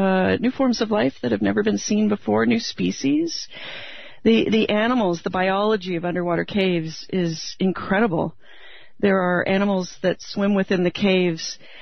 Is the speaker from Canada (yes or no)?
yes; Canada; you know, I wanted to be an astronaut when I was a kid, and that didn't really work out for me growing up in Canada.